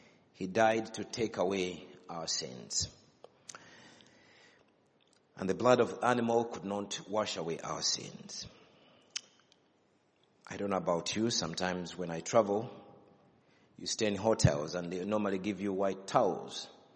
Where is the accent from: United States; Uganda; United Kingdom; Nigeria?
Uganda; I come from Uganda, Africa.